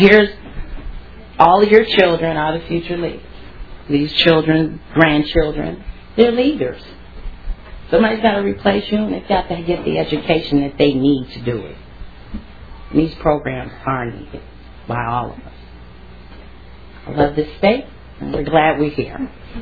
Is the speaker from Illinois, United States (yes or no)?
yes; Illinois, United States; since I didn't know what areas they were talking about because I was from Illinois